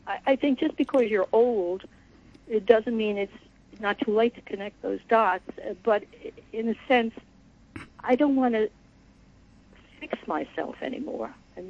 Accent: New York, United States; I'm from Long Island, too, like Noel, and I kind of related to what she said.

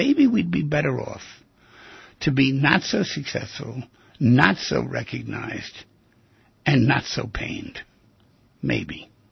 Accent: New York City, New York, United States; I grew up down there in the Lower East Side of Manhattan when this stuff was going on without the dancing.

